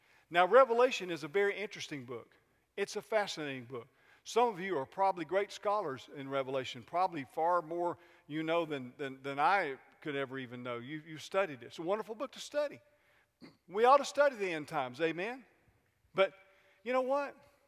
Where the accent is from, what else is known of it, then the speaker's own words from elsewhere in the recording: Atlanta, Georgia, United States; I grew up in Atlanta, up in Cobb County.